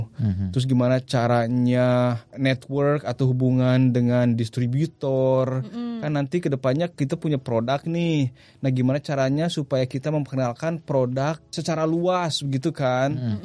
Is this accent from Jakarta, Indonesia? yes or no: no; Bandung, West Java, Indonesia; Kalau ini Bandung, saya asal Bandung